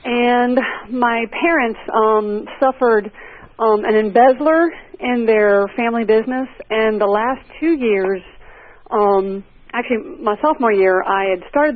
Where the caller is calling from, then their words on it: Good, Virginia, United States; I'm calling from Good, Virginia.